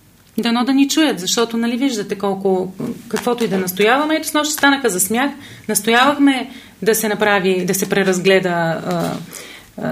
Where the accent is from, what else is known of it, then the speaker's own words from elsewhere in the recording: Lom, Montana Province, Bulgaria; born there; Аз съм родена в Лом